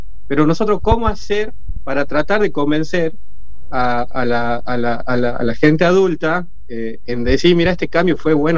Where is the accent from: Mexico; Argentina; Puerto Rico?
Argentina; Tartagal, Salta; soy estudiante de la ingeniería en perforaciones, soy de Tartagal, a 50 kilómetros de Bolivia, acá bien norte